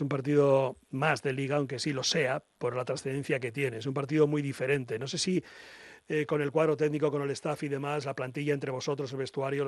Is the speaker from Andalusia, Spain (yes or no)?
no; Irún, Basque Country, Spain; yo soy de Irún, he visto millones de partidos de la Unión, sobre todo cuando era más joven